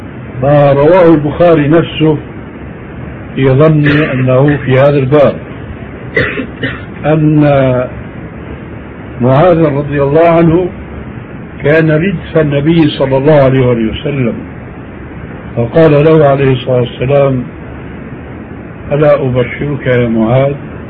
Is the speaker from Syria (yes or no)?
yes; Syria; قد يفهم بعض الناس كما هو الواقع في كثير من البلاد خاصة عندنا في سوريا